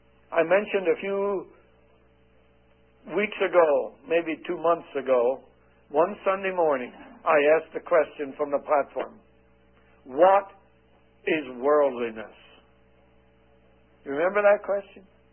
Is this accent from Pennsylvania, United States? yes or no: yes; Lebanon, Pennsylvania, United States; And there were people from my hometown in Lebanon, Pennsylvania, who were in the audience.